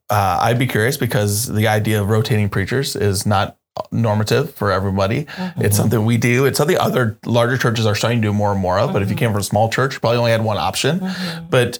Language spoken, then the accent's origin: English; the South, United States; I grew up in the South, and the word testify was one that we would do.